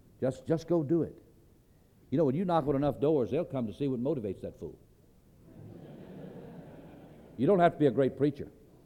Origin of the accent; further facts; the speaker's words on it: Lynchburg, Virginia, United States; because God had called me to my hometown to start a church. I was born and raised there. Spent all 63 years in Lynchburg, Virginia.